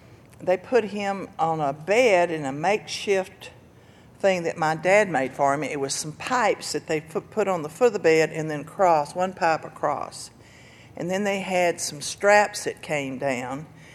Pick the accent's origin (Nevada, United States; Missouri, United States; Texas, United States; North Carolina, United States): Texas, United States; I'm from Lubbock County, and Lubbock County had absolutely nothing, just nothing, still has nothing.